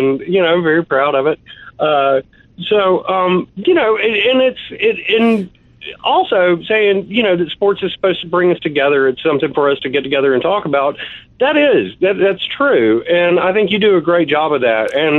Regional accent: Alabama, United States; Well, you know, I grew up outside of Birmingham, Alabama, and I grew up reading your columns.

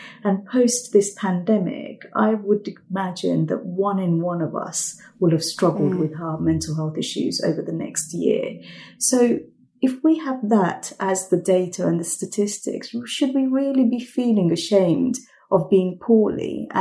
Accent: United Kingdom; You know, I'm from a British Bangladeshi Muslim culture, family background, and you know, being married more than once in my community is a huge stigma

